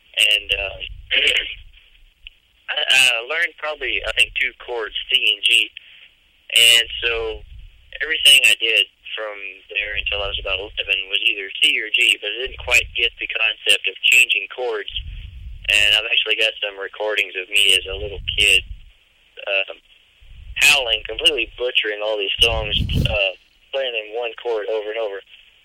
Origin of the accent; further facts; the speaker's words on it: Brownsboro, Texas, United States; also born or lived in Tyler / Athens; Well, I was born in Tyler, Texas, and grew up pretty much around that area. Until I was five, I lived in a little ranch around outside of Athens, and after... I guess I was five or six. We moved to a little town called Brownsboro